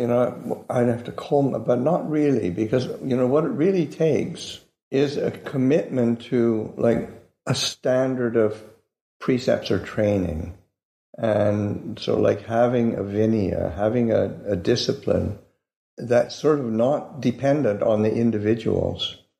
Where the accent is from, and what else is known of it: Canada; born or raised there